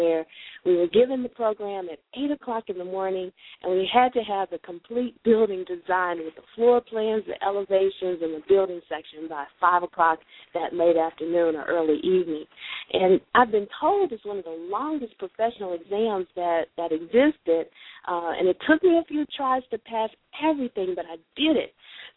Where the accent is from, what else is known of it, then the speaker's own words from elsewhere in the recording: Southern US, United States; I was born and reared in the South